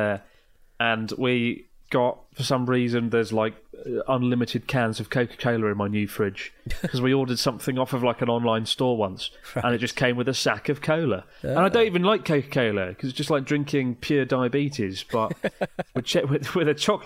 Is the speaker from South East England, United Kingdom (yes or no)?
yes; Rye, South East England, United Kingdom; I'm from Rye. Is very nice as well. Really beautiful town.